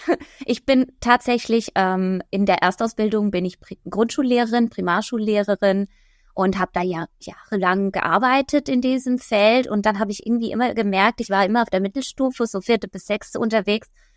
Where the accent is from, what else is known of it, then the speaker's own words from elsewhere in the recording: Basel, Basel-Stadt, Switzerland; ich komme aus Basel, aus der Schweiz